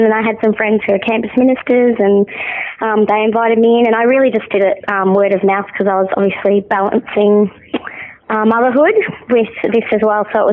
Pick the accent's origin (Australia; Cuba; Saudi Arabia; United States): Australia; Mackay, Queensland; I was born and bred in Mackay.